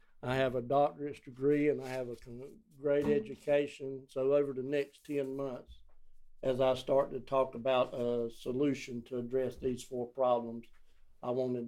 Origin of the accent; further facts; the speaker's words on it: North Carolina, United States; I'm come from Old Country Plowboy in Duplin County.